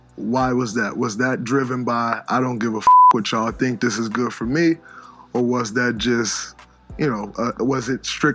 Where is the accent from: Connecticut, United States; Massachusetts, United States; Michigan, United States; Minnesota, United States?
Michigan, United States; Saginaw; You know, growing up in Saginaw, for me, being the tallest kid, everybody always wanted me to play center.